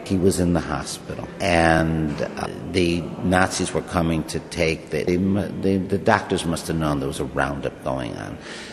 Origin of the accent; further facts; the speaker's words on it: Buffalo, New York, United States; born there; I was born in Buffalo, New York in 1944.